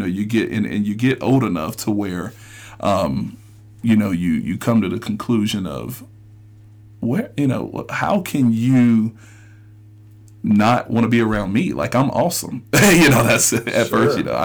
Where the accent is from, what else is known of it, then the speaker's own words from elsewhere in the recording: Union, South Carolina, United States; So very small town, and the city is even smaller, right? And so I grew up right in the heart